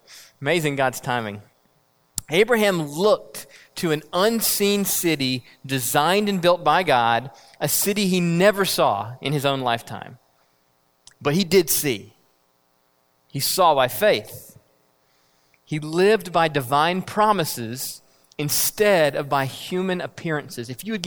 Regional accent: South Carolina, United States; accent: South Carolina; I call him in my South Carolina accent.

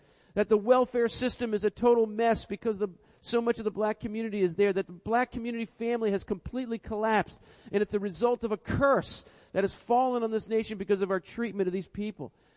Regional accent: United States; I said, I am an American, and I represent the nation of America.

